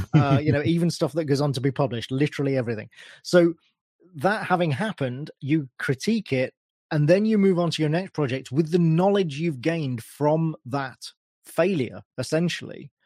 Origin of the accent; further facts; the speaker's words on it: United Kingdom; This is the advantage of being British, you see.